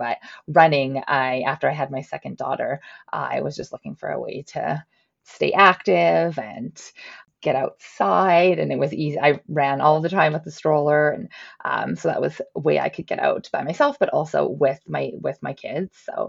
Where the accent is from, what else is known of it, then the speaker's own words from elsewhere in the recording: Cranbrook, British Columbia, Canada; now in Calgary, Canada; Yeah, I'm actually from Cranbrook, BC, but I've been in Calgary for 18 years now. So I do call Calgary home, but my husband is actually from Winnipeg. So that's what brought me out there. So yeah, I'm located in Calgary.